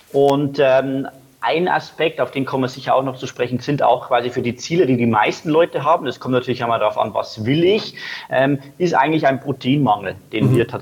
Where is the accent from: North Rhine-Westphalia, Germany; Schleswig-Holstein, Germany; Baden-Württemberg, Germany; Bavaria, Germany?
Bavaria, Germany